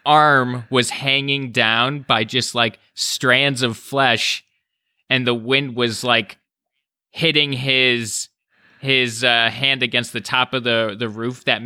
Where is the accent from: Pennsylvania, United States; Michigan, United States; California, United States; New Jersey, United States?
California, United States; San Diego; back to my hometown of San Diego.